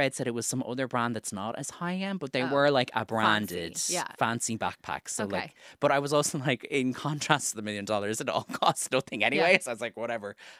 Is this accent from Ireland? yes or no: yes; Ireland; Personally, I never want to hear the word referendum again as an Irish person, but that's neither here nor there.